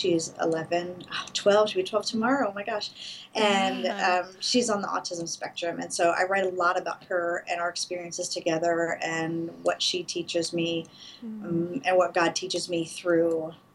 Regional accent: Philadelphia, Pennsylvania, United States; born there; I was born in Philadelphia, and my dad was gone before I was even born

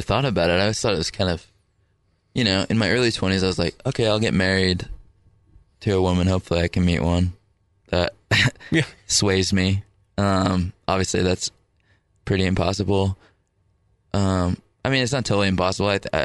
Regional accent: California, United States; Which, by the way, no one in the band but me and Chris, because we're from California, knew that song.

